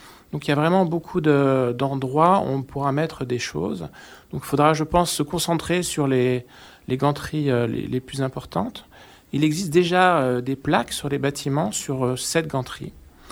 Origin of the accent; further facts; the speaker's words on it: Auvergne-Rhône-Alpes, France; Moi, je viens de Savoie.